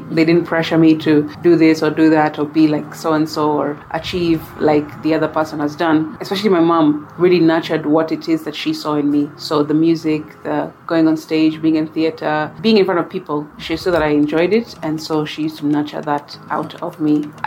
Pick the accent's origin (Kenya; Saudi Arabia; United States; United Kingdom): Kenya; Mombasa, Mombasa County; moved away as an adult; I was born in Mombasa County. That's my home county, and specifically born in Bombolulu, and grew up in Mombasa all my life, actually, from childhood through to high school.